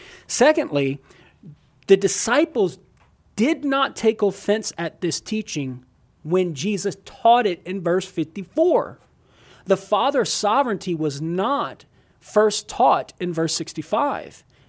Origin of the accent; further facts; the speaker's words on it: Louisiana, United States; accent: Louisiana; For me, it can't recognize my accent sometimes. So when I try to... Man, this is … from Southern Louisiana, you know, and I try to talk into it with my accent.